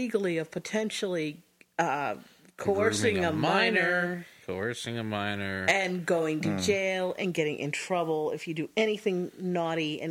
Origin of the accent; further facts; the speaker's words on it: United States; me and my ex-husband, he grew up in Oz. I grew up in the States.